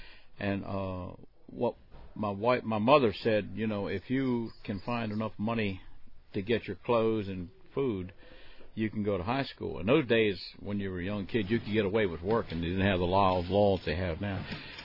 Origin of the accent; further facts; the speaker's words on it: Maryland, United States; I was born and raised in Maryland, and we lived in an urban area